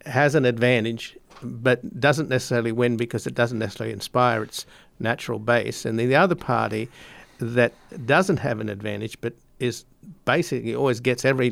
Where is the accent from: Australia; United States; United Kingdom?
Australia; because I come from Australia where, by the way, you get fined if you don't vote.